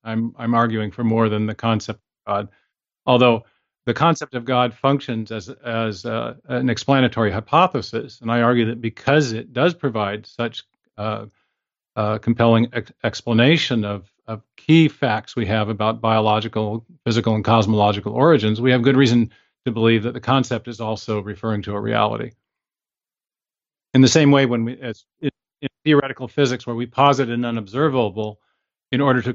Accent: Seattle, Washington, United States; Yeah, I'm from the Seattle area originally.

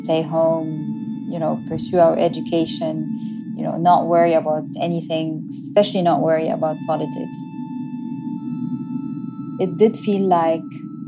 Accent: Cairo, Cairo Governorate, Egypt; I grew up in Cairo back in the 1990s.

